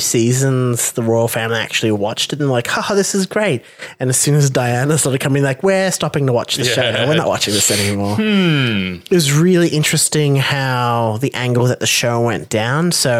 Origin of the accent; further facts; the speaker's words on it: Thailand; I'm from Thailand.